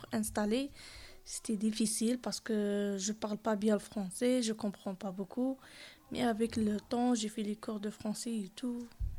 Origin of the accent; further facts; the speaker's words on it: Algeria; now in France; moi, je suis venue de l'Algérie. Je suis algérienne. Et je suis venue par visa. Je suis rentrée en Espagne, après à la France.